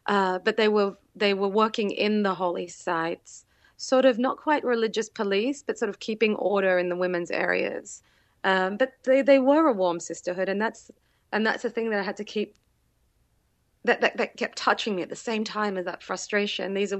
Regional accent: Australia; I'm Australian, so we work in Celsius

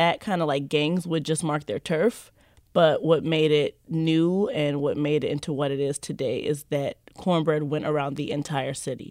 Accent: Maryland, United States; now in Philadelphia, United States; I'm not from Philadelphia originally. I am from Maryland.

